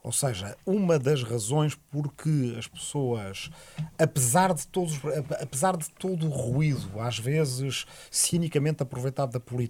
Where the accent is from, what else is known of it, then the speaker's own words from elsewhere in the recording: Portugal; na nossa infância e adolescência em Portugal.